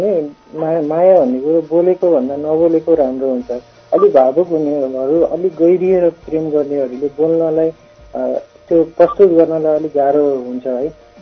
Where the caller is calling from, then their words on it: Kohalpur, Lumbini Province, Nepal; कोहलपुरबाट।